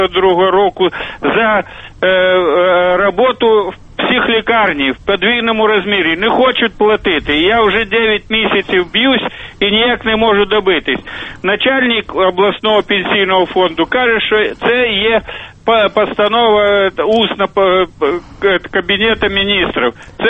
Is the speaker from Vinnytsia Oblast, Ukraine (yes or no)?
yes; Vinnytsia, Vinnytsia Oblast, Ukraine; З Вінниці.